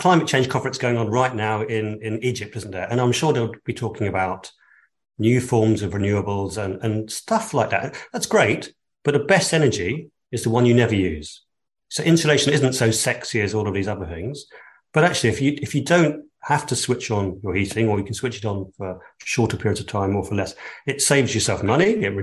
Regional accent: London, United Kingdom; I'm a Londoner

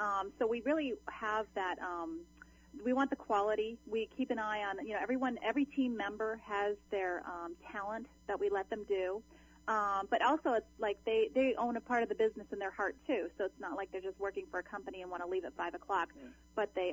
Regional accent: East Coast, United States; And I was from the East Coast and was able to work at some amazing studios in Washington, D.C. area and Maryland.

